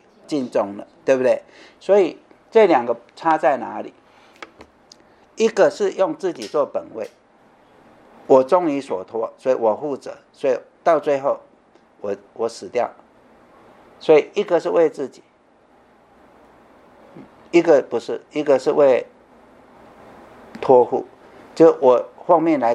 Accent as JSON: {"language": "Chinese", "country": "China", "said": "圣经的忠心跟这一个我们中国人的忠心不太一样。我们中国人的忠心是尽本分"}